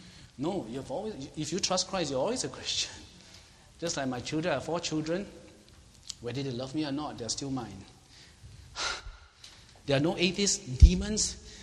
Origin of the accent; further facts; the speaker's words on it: Singapore; Why? Because I'm a Singaporean. I'm thankful for our president.